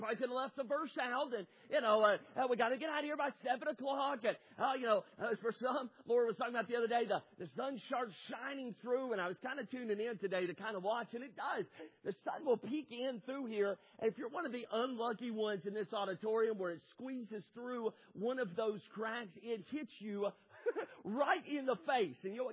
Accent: North Carolina, United States; also born or lived in Alabama / Tennessee; much of our upbringing was in Alabama and North Carolina, although I was born in Tennessee. But in North Carolina, I remember growing up with my seven sisters.

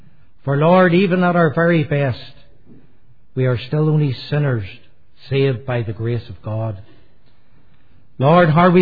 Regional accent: Newtownabbey, Northern Ireland, United Kingdom; born there; I was born in 1960 in Rathcoole. It's a very large housing estate in Newton Abbey, just off the main Shore Road, between Belfast and Carrickfergus.

